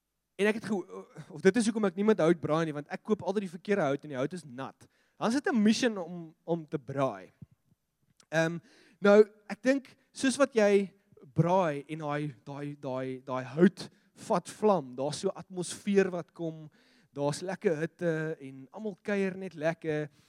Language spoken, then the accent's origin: Afrikaans; Gauteng, South Africa; now in Cape Town, South Africa; Okay, ek kom van Gauteng af. Okay, daar braai jy met charcoal.